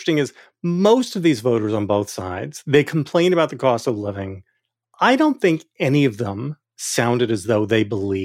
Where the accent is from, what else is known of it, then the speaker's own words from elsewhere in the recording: New Jersey, United States; I grew up in Burlington County.